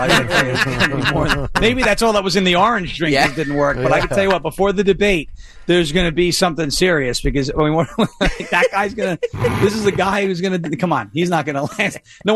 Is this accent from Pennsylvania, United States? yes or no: yes; Pennsylvania, United States; You know, I'm from Pennsylvania.